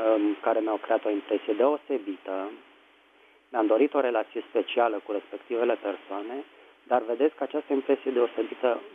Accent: Bucharest, Romania; din București.

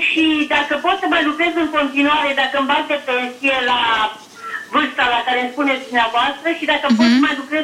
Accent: Moldova Nouă, Caraș-Severin, Romania; din Moldova 9, județul Caraș-Severin.

